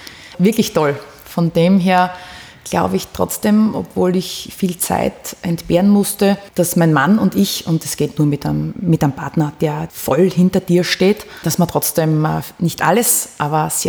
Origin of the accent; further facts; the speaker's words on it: Austria; Ich stimme als Österreicherin ab.